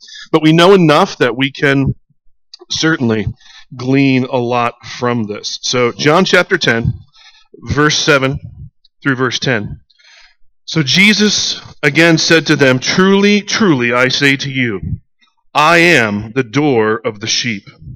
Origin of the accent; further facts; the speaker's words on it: Syracuse, New York, United States; I grew up in Syracuse, at the Syracuse Chiefs games, the AAA club for the Toronto Blue Jays, I remember as a kid going